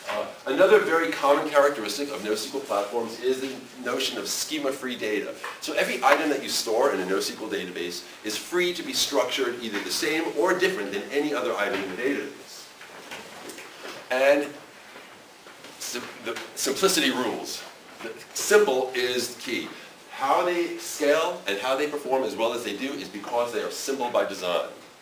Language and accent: English; New York City, New York, United States; I'm very happy to be here. I'm from New York City, and I'm here today to talk to you about DocumentDB.